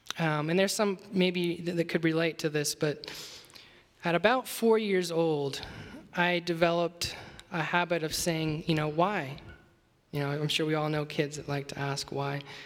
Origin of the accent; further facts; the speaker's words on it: Oregon, United States; I'm from Oregon, so I'm an Oregon boy.